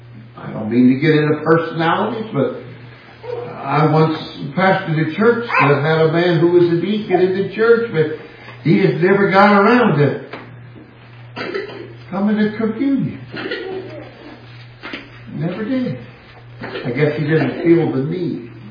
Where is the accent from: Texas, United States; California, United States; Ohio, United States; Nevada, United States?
California, United States; Now, I hail from California. The capital of California is Sacramento.